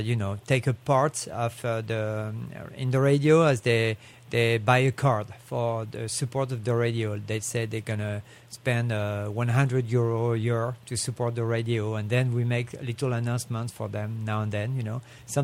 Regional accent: France; English is a second language; Yes, I come from France, and what brought me to Richmond was actually a contract with VCU 20 years ago.

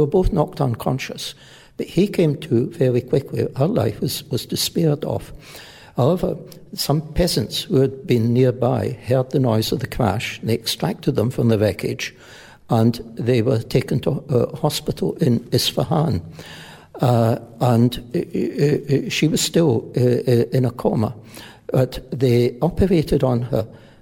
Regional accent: Scotland, United Kingdom; born there; also born or lived in Spain; I'm not Spanish. I was educated in Spain, but I was born in Scotland.

